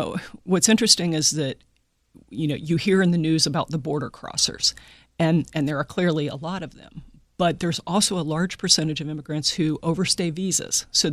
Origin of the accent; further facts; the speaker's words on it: Midwest, United States; You know, where I grew up in the Midwest, we ate meat and potatoes.